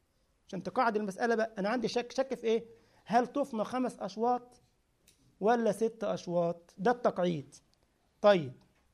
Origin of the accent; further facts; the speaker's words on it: Egypt; طبعا عامل ايه في مصر عندنا يعني كيف حالك